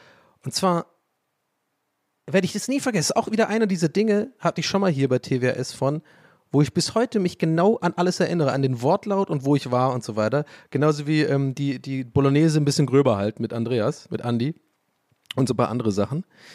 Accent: Tübingen, Baden-Württemberg, Germany; So, und es gab bei uns in Tübingen halt, also echt, weiß ich nicht, ein paar Döner, Kalenderdöner und so. Jetzt ist wirklich sehr spezifisch für alle Tübinger, aber die Fäuste gehen in den Himmel, Leute, Tübingen represent.

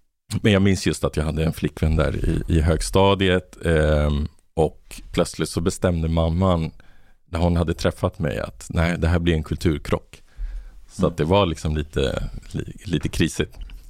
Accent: Botkyrka, Stockholm County, Sweden; När jag växte upp i Botkyrka, då var det så blandat. Det var liksom invandrare från alla håll. Så vårt gemensamma språk var ju svenska.

